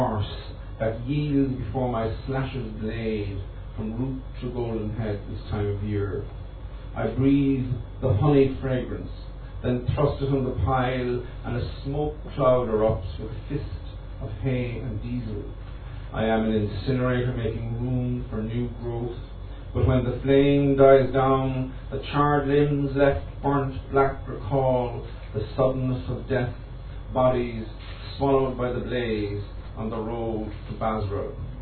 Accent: Cork, Munster, Ireland; in Cork City, and when I was a young fella, there was a polio epidemic in Cork City

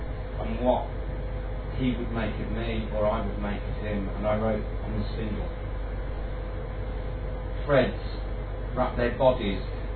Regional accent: Birmingham, West Midlands, United Kingdom; born there; As Paul said, I was born in Birmingham and not Coventry, but I've never really had an affinity to Birmingham. And that's why I moved out, really.

